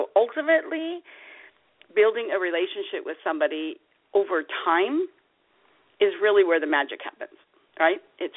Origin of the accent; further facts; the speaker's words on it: Las Vegas, Nevada, United States; So back in the day, many, many years ago, in Las Vegas, so I'm from Las Vegas